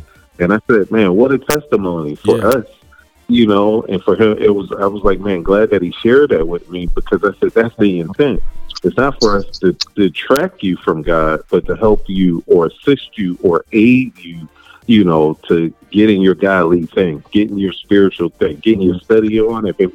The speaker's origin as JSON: {"language": "English", "town": "Philadelphia", "region": "Pennsylvania", "country": "United States", "tie": "born or raised there", "said": "And growing up in Philadelphia, the church that I grew up in, really across the pond in Philadelphia, Camden, New Jersey."}